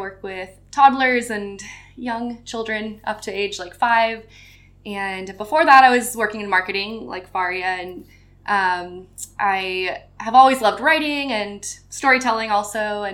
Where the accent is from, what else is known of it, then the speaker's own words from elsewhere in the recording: Austin, Texas, United States; And I actually was born and raised in Austin, so people call me a unicorn sometimes.